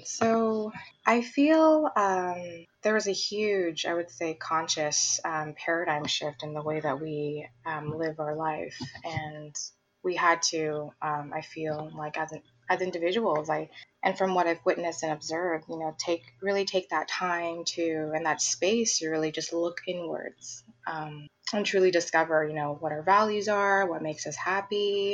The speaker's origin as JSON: {"language": "English", "region": "California", "country": "United States", "said": "I'm from the Bay Area, California"}